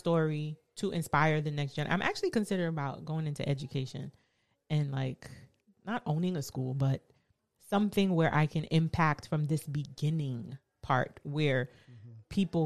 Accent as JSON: {"language": "English", "town": "Brooklyn", "region": "New York", "country": "United States", "said": "the fact that I'm from Brooklyn, which is someplace that people connect to, they have a friend or a family."}